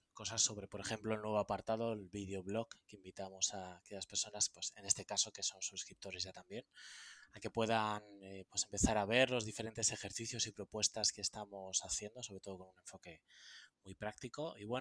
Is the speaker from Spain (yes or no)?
yes; Madrid, Community of Madrid, Spain; yo soy de Madrid